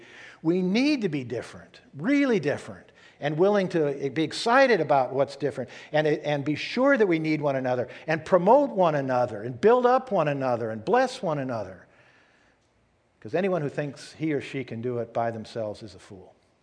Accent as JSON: {"language": "English", "region": "California", "country": "United States", "tie": "born there", "said": "I was born in California, I like California, nothing against California."}